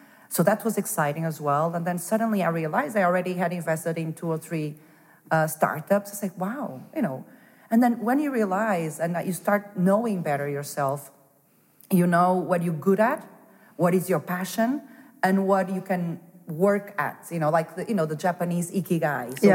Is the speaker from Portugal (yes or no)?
yes; Porto, Norte, Portugal; moved away as an adult; also born or lived in Denmark; So I was born in Porto and raised in Porto